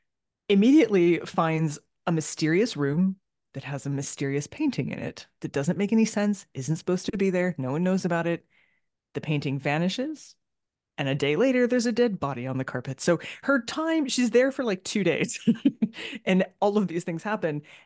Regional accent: United States; I myself spent a lot of time as an American living in Britain.

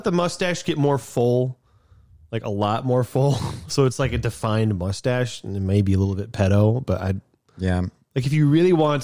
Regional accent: United States; born there; I was born in America.

